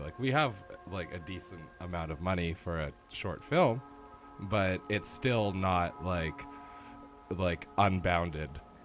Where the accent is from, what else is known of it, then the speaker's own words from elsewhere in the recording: Kelowna, British Columbia, Canada; I am 20 years old. I grew up in Kelowna, British Columbia.